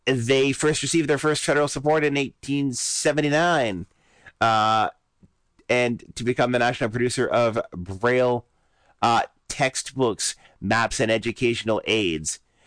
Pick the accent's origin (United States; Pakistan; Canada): Canada; let me tell you the fact, I am originally from Canada